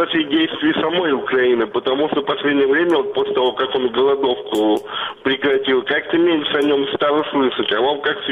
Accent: Russia; я как россиянин, я рад, если он получит

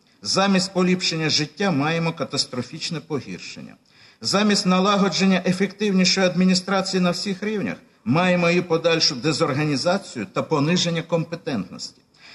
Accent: Sevastopol, Crimea, Ukraine; І, наприклад, на моїй малій батьківщині в Криму, в Севастополі таких людей дуже багато.

